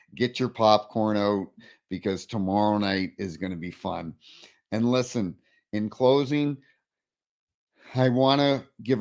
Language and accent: English; New Brunswick, Canada; as a kid growing up in New Brunswick, I would be glued to that TV every Saturday night